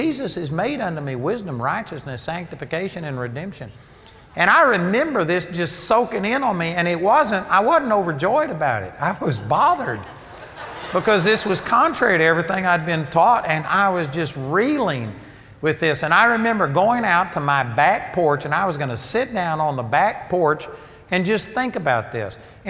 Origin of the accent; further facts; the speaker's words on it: Arlington, Texas, United States; You know, I grew up over here in Arlington, Texas, and I went to a Bible study, and I was raised in the Baptist church